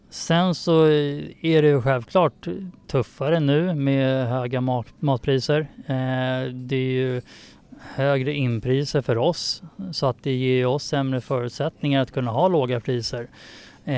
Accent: Tyresö, Stockholm County, Sweden; jag är ju själv född och uppvuxen i Tyresö. Har bott här nästan hela livet. Mm. Man var iväg några år liksom in i stan, bodde där.

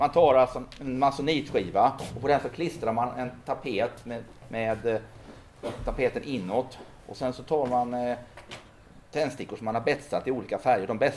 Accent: Varberg, Halland County, Sweden; jag växte upp i Varberg på 70-talet i bostadskollektivet Röd Sanning.

